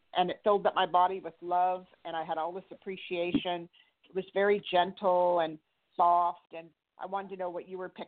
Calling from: California, United States; I'm from California.

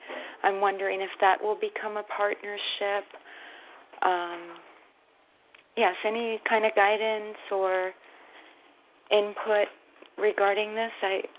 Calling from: New York, United States; I'm in New York.

